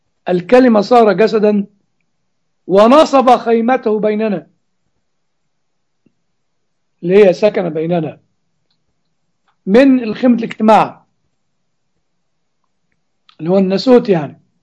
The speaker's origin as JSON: {"language": "Arabic", "region": "Upper Egypt", "country": "Egypt", "said": "عندنا في الصعيد زمان كان نسمع كلمة يعني بطلت اسمعها من الجيل الجديد"}